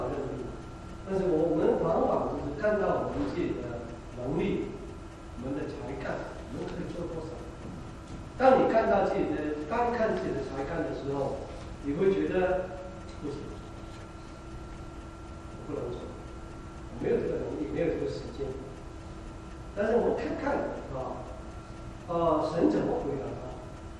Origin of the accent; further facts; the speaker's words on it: Hong Kong; moved away; 我们在我香港长大我们的跟这边的小孩子文化背景不一样，而且我们讲英文讲的话怎么去跟他们沟通，对不对？